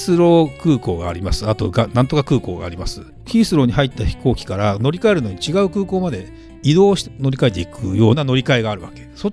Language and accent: Japanese; Okinawa, Japan; 沖縄人ですからね顔がね、もうしょうがないんだけどとかね